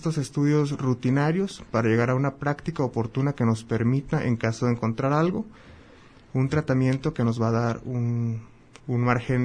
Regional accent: Mexico; A fin de cuentas somos mexicanos

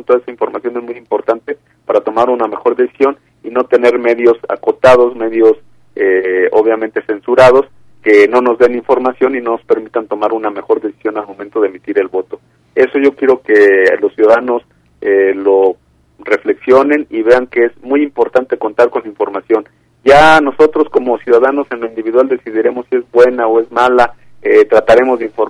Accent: Mexico

